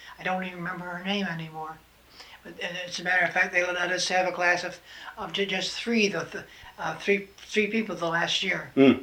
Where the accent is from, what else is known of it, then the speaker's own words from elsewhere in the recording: East Hampton, Massachusetts, United States; In East Hampton, Massachusetts.